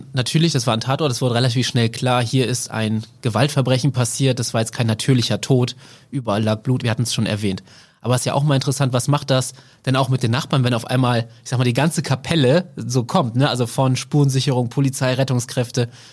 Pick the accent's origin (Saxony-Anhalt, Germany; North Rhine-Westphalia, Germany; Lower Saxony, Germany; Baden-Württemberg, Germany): Lower Saxony, Germany; ich komme auch aus der Region hier im Nordwesten.